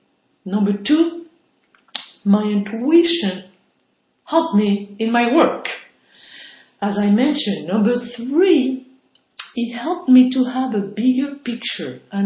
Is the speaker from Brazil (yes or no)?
no; France; I was raised in France and I was raised Catholic.